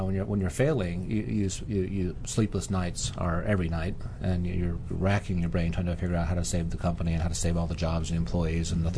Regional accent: Oklahoma, United States; Oklahoma, the panhandle of Oklahoma. If you know where the nearest major city, which is 25,000 people, is Enid, Oklahoma, but north and northwest of there.

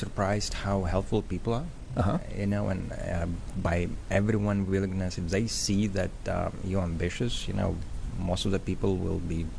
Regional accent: Lithuania; I grew up in, I was born and raised in Soviet Union, and then after the collapse of Soviet Union, the country, mm-hmm. Lithuania

